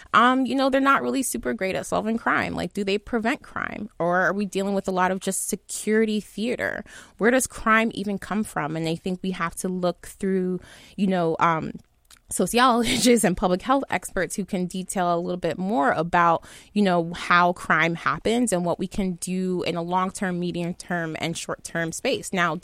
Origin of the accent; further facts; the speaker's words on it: New York City, New York, United States; Yeah, first of all, I'm from New York City.